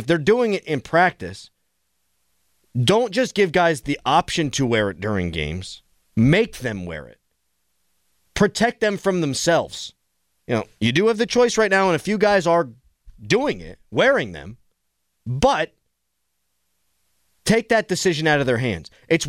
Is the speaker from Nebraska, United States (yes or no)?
no; Pittsburgh, Pennsylvania, United States; All my friends, I grew up in Pittsburgh. All my friends from high school live out in Denver.